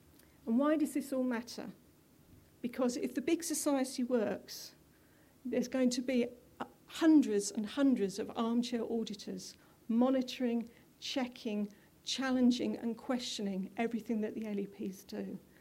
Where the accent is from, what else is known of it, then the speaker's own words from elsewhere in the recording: North West England, United Kingdom; I'm from the Northwest.